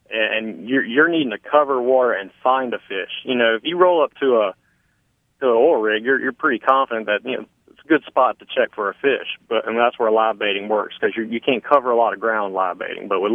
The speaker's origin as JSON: {"language": "English", "region": "Louisiana", "country": "United States"}